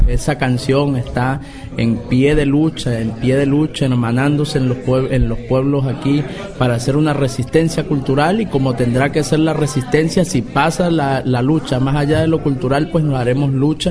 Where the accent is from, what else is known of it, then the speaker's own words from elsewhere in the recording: Venezuela; vengo de Venezuela, un placer andar por aquí abajo con ustedes compartiendo un ratico este frío tan sabroso, ¿no?